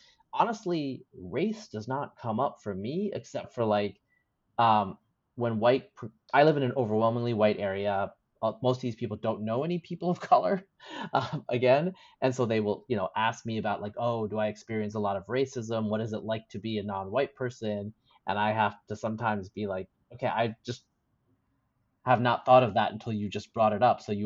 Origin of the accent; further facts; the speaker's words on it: Oregon, United States; I didn't grow up in New Jersey. I grew up in Eastern Oregon.